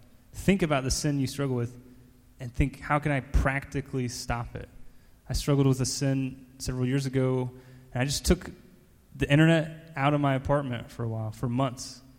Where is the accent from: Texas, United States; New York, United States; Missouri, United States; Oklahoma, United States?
Missouri, United States; Blue Springs; by a pastor in Blue Springs, which is my hometown.